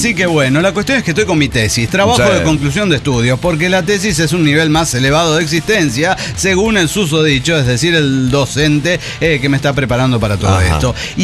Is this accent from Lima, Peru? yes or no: yes; Lima, Peru; Soy la renegada de Lima, Perú.